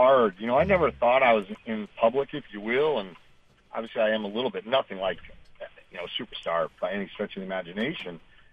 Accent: New York, United States; moved away; also born or lived in Michigan / Missouri / Florida; is growing up in the North in New York.

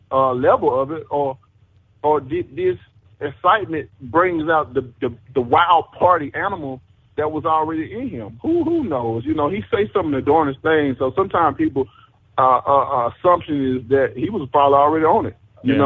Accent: Alabama, United States; not only the fans, but my home state of Alabama as well, too.

